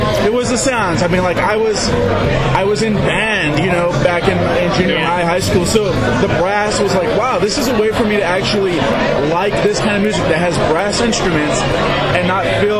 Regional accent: Los Angeles, California, United States; From L.A.

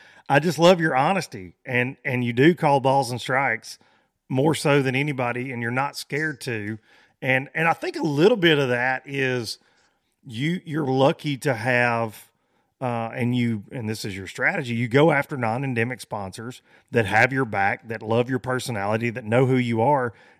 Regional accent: United States; I'm American made. America.

